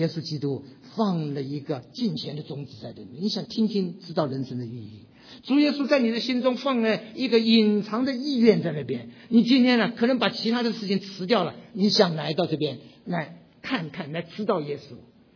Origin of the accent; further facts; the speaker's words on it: China; 那时候全是美国人，只有我一个中国人。